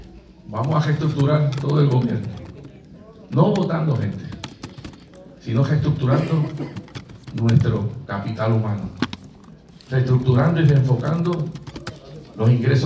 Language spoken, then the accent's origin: Spanish; Puerto Rico; como ciudadanos americanos que somos, como parte del pueblo de Puerto Rico